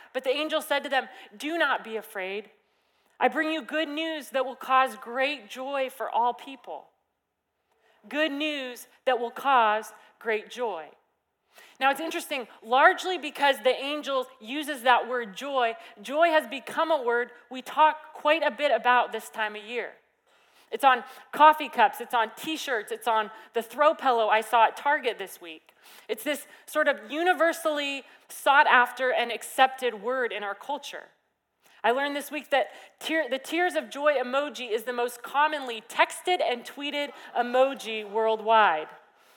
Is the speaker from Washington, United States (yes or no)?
yes; Washington, United States; now in California, United States; But where I grew up in Washington, this would happen with some frequency, a couple times a year.